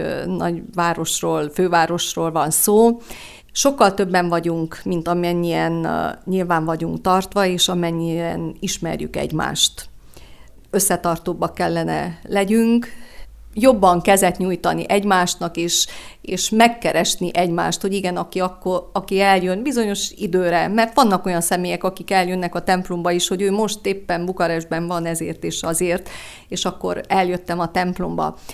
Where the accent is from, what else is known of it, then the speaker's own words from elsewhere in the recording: Oradea, Bihor, Romania; now in Bucharest, Romania; Én Nagyváradról kerültem 40 évvel ezelőtt a román fővárosba iskolásként, ott végeztem